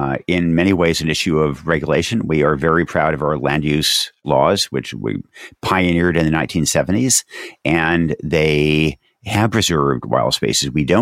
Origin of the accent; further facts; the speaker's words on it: Yamhill, Oregon, United States; my hometown here, Yamhill, Oregon, is very much a working class community.